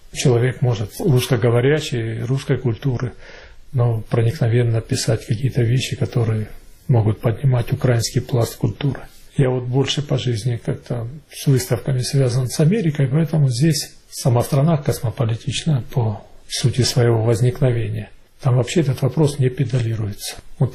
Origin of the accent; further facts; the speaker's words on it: Russia; Я вырос в России, воспитывался на российской культуре, одновременно с этим являясь армянином по национальности, зная и армянскую культуру. А в волю случая попав учиться на Украину, здесь приобщался и к украинской